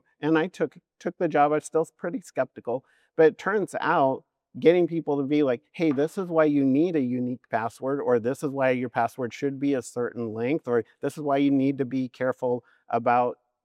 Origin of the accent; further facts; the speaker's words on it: Puyallup, Washington, United States; So I'm from Puyallup